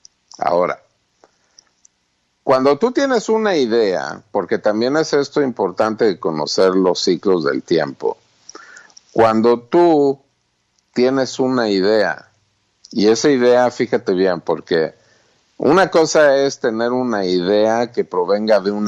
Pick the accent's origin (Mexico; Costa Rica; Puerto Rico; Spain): Mexico; Digo taquería porque pues yo soy mexicano.